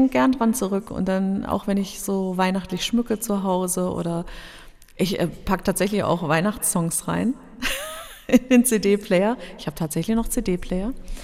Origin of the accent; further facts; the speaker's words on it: Southern Germany, Germany; born there; denn wir sind nach Süddeutschland, oder meine Eltern sind mit uns nach Süddeutschland gezogen, ich bin auch in Süddeutschland geboren, ja, komme aber eigentlich aus der Ecke von Hannover.